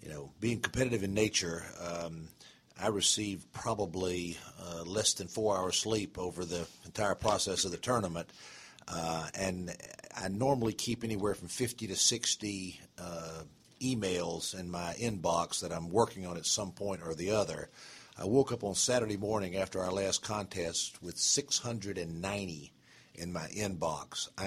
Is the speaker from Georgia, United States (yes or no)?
yes; Atlanta, Georgia, United States; I was born in Crawford Long Hospital 60 years ago. I am Atlanta through and through.